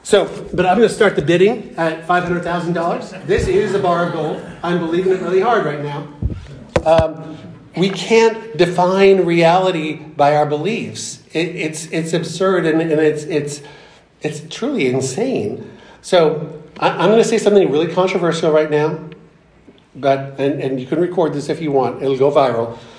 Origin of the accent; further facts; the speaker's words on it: Canada; I'm seeing this in my home country of Canada, where I grew up